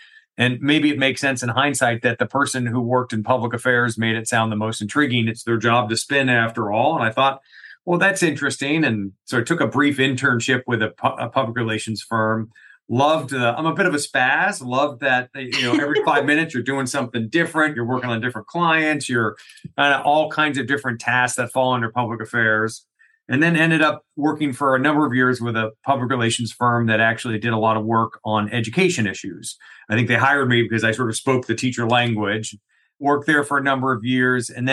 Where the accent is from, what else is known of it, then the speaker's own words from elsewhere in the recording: Florida, United States; now in Washington, D.C., United States; I had gone to college in Atlanta, and I'm from South Florida originally, but ended up in D.C. to teach second grade in D.C. public schools.